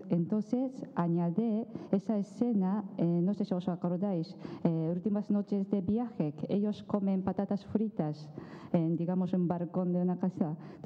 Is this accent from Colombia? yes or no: no; Tokyo, Japan; Spanish is a second language; Pero yo soy de Tokio, entonces les explico las frases en, digamos, en japonés de Tokio, digamos japonés general.